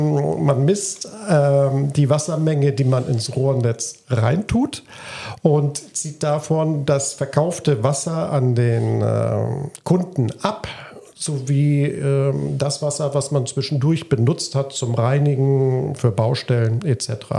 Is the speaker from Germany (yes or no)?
yes; North Sea coast, Germany; Ich bin an der Nordsee aufgewachsen